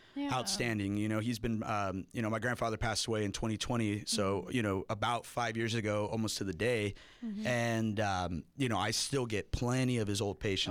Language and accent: English; Yuma, Arizona, United States; I was born and raised here in Yuma, Arizona.